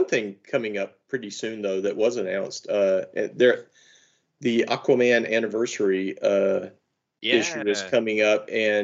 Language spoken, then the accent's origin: English; North Carolina, United States; And I'm like, one, I'm from North Carolina.